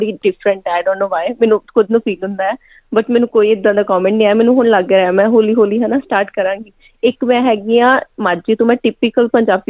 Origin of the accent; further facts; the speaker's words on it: Amritsar, Punjab, India; moved away as an adult; now in Australia; ਮੈਂ ਪਿੱਛੇ ਅੰਮ੍ਰਿਤਸਰ ਤੋਂ ਹਾਂ, ਅਤੇ ਆਸਟ੍ਰੇਲੀਆ ਮੈਂ ਆਈ ਸੀ 2013 ਦੇ ਵਿੱਚ, ਆਪਣੇ ਹਸਬੈਂਡ ਨਾਲ ਆਈ ਸੀ